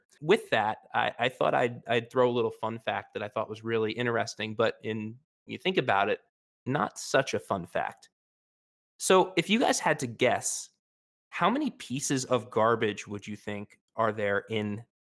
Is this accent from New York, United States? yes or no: yes; New York, United States; so I wanted to take a moment of solace here as a New Yorker